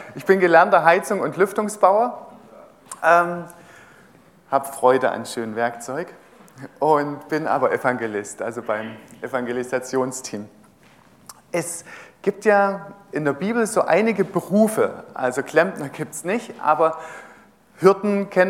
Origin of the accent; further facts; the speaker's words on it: Hartenstein, Saxony, Germany; Also ich komme aus Hartenstein. Das kennt man hier, das ist, muss ich nicht lange erklären.